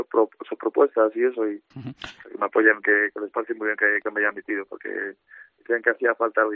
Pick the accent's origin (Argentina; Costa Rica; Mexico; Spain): Spain; siento tanto marroquí como español, porque al final yo me he criado aquí